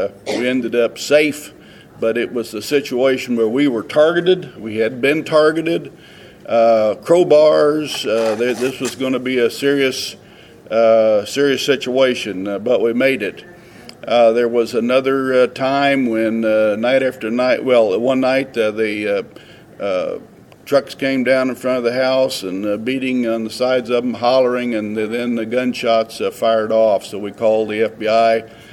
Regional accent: Emporia, Kansas, United States; I am from Emporia, Kansas.

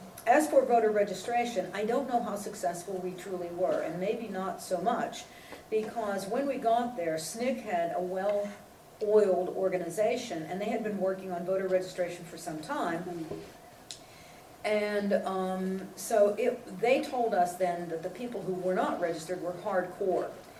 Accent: Pennsylvania, United States; I was from Western Pennsylvania, and I had a Catholic education, most of it by choice.

